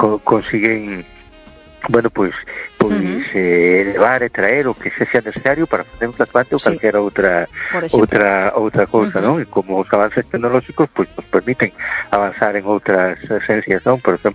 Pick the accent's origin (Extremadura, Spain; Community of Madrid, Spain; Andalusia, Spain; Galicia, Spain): Galicia, Spain; A Coruña; de Coruña.